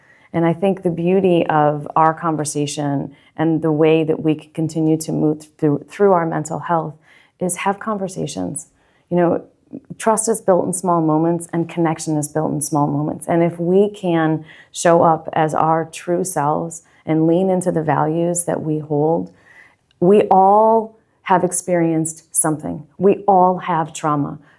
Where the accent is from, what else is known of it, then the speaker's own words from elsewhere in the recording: New York, United States; I'm from New York. I didn't grow up with crabs. And so it's kind of a new thing. I've only been here since 2005.